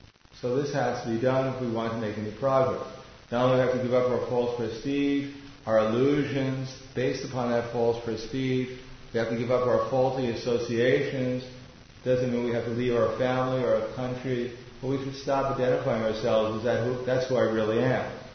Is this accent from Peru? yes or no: no; Belgium; born there; English is a second language; I was born in Belgium.